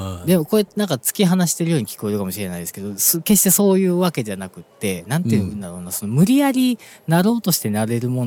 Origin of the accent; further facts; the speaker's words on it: Hyogo, Japan; その関西は関西でも僕の地元、